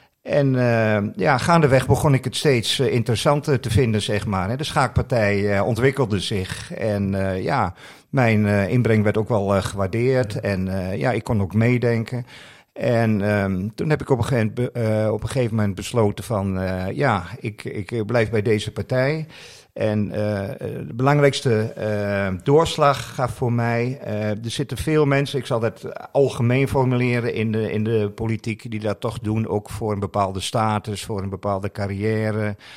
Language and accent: Dutch; Enschede, Overijssel, Netherlands; ik ben in Enschede geboren, naast het Diekmanstadion.